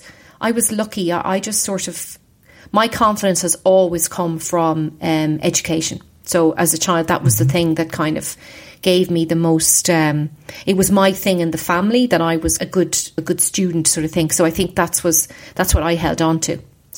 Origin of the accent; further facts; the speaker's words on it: Dundalk, Leinster, Ireland; Yeah, I grew up in Ireland. Yeah, in Dundalk, which is about 50 miles north of Dublin, which is the capital city.